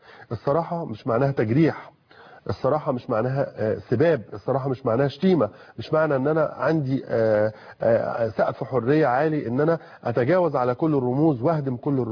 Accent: Egypt; انا كمصري بخاف على بلدي وكمسلم بخاف على ديني

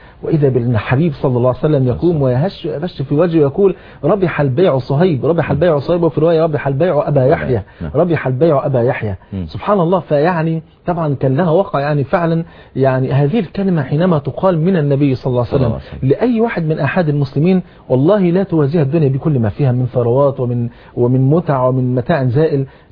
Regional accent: Egypt

